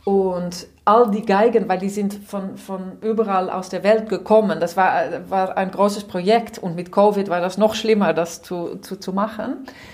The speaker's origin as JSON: {"language": "German", "country": "Netherlands", "said": "ich bin Holländerin"}